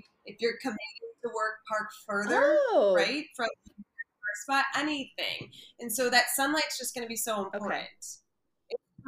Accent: Buffalo, New York, United States; now in Omaha, United States; Even in the snow, like, I'm originally from Buffalo, New York, like, get outside.

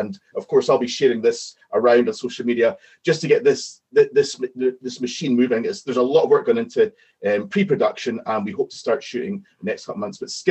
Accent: Scotland, United Kingdom; I think being Scottish, the sort of train spotting line, it's shite being Scottish. I related to that in the 90s.

